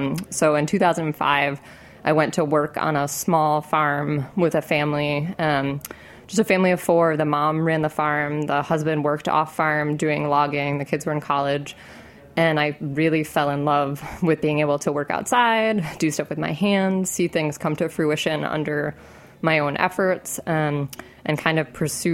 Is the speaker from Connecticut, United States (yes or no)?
yes; Connecticut, United States; I grew up in Connecticut, and I didn't really have an interest in farming.